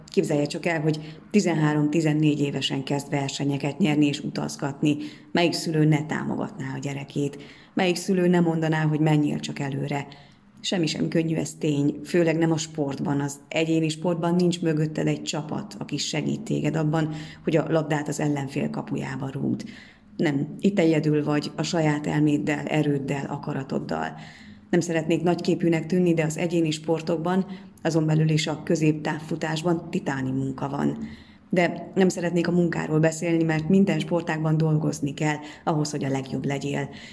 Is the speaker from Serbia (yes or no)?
no; Bistrița, Bistrița-Năsăud, Romania; Az, hogy egy ilyen kisvárosból származom, egy álom, hisz azt is mutatja, hogy a besztercei testnevelés tanárok jól végezték a munkájukat